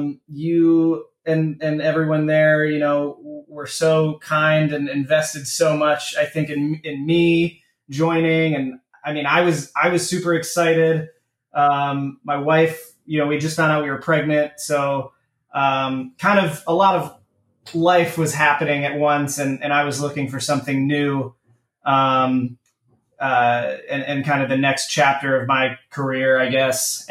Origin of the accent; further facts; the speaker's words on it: Franklin, Tennessee, United States; also born or lived in New Jersey; I spent most of my time in Franklin, kind of from all over. I was born in New Jersey, but, yeah, Tennessee, that's home.